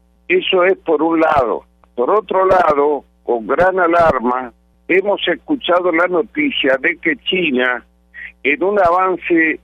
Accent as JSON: {"language": "Spanish", "country": "Argentina", "said": "promueve mi pedido como ciudadano argentino"}